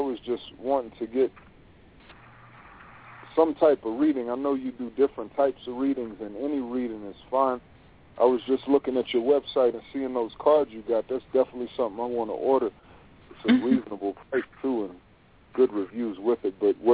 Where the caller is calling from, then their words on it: Maryland, United States; I'm calling from Maryland.